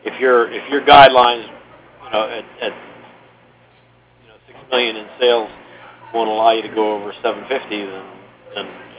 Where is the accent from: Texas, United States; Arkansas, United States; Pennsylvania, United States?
Pennsylvania, United States; I'm a farmer from Western Pennsylvania.